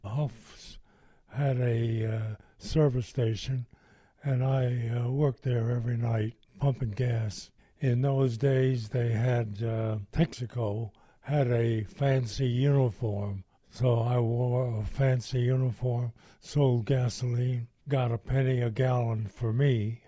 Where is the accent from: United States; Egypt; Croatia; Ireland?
Croatia; first language Croatian; English is a second language; We didn't speak English. We spoke Croatian.